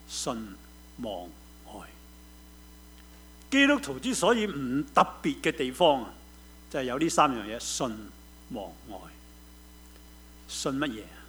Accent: China; 今日我哋做我哋中國人嘅父母，其中一個最大最大最大嘅問題係咩咧？

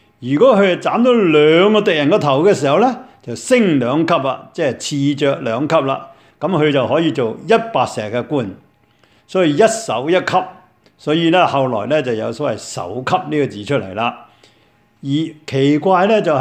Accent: China; 所以我哋中國人咧，以前咧嚇嚟咗呢一個。啊！外埠嚟咗呢一個美國好或者加拿大好咧，都係諗住咧係寄居啫。

